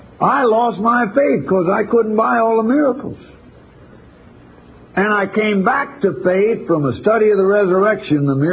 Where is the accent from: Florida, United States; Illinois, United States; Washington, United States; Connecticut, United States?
Connecticut, United States; I'm from Connecticut.